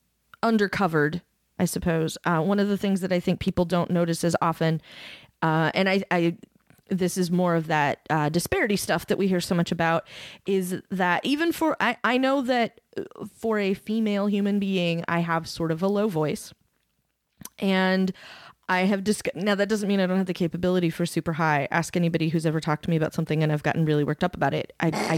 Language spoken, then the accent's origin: English; United States; I have very little accent and I'm an American.